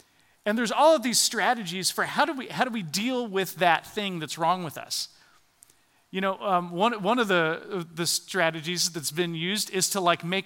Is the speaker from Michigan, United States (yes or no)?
no; Atlanta, Georgia, United States; born there; And there, in the town that I was born in Atlanta, actually Atlanta